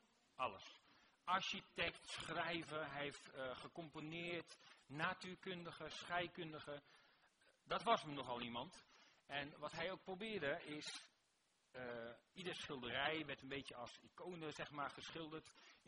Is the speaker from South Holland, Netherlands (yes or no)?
yes; Rotterdam, South Holland, Netherlands; Ik denk, we zijn lekker, hè, als Rotterdammers onder elkaar, lekker normaal.